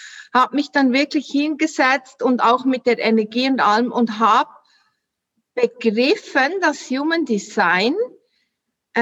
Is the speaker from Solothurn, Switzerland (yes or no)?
yes; Solothurn, Switzerland; accent: Swiss German; ich komme, wie man hört, an meinem Dialekt aus der Schweiz, Solothurn. Wie gesagt, du hast richtig gehört, 30 Kilometer von Bern, ist im sogenannten Mittelland.